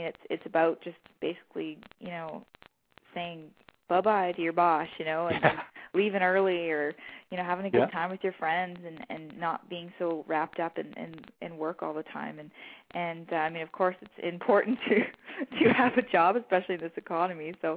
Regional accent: Canada; We have that commonality of being Canadian

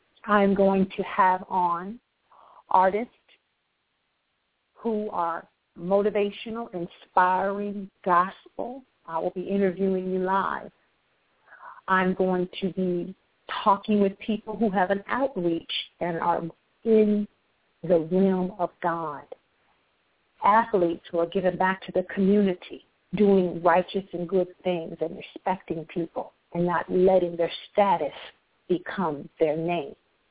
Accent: Akron, Ohio, United States; I was born and raised in Akron, Ohio. You've heard that before. That's where the infamous LeBron James is from.

